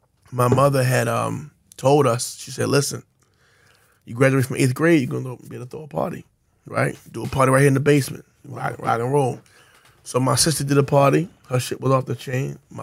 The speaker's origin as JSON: {"language": "English", "town": "Canfield", "region": "Ohio", "country": "United States", "said": "You know, we just outside the city. So I'm from Canfield, man, and there was nothing but real guys around there."}